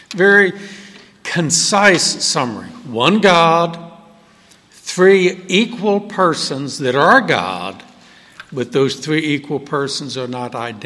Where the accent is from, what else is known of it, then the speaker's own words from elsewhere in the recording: the South, United States; I'm from the South. I love fried chicken.